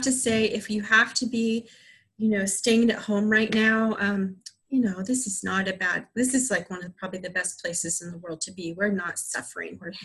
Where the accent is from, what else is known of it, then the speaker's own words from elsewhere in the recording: California, United States; now in Singapore; So we've been here in Singapore for 3 years. We came from the Southern California in the United States.